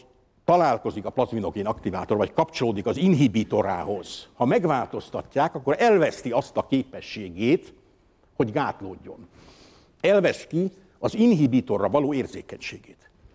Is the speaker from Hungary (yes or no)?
yes; Budapest, Hungary; Az én gyerekkoromban sokat láttunk Budapesten.